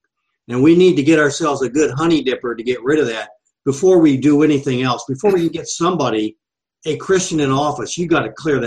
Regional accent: Appalachia, United States; I grew up in Appalachia, and we used to have these outdoor restrooms, if you will.

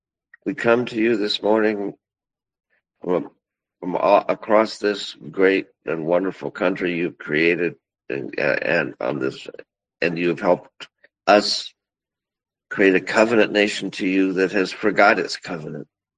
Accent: West Virginia, United States; Actually, the head of the alignment is from my hometown, the spearhead, and he had an hour chat with President Trump last month.

